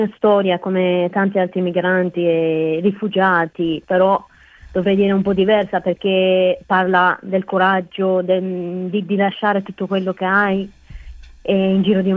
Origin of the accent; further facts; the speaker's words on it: Afghanistan; Italian is a second language; now in Italy; ho dovuto lasciare il mio paese, la mia famiglia, solo e solo per libertà, per poter giocare, perché avere una vita normale, ecco.